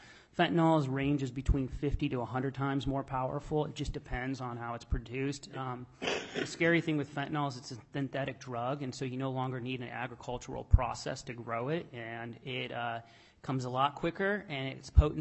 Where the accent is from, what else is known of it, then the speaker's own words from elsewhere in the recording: Soldotna, Alaska, United States; And so growing up in Soldotna, I remember sitting behind a pharmaceutical